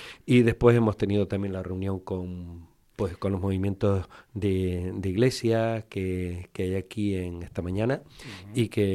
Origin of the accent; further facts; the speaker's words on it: Canary Islands, Spain; Pues soy canario y yo siempre digo soy vasco del sur porque estamos en el otro extremo de esta tierra, ¿no?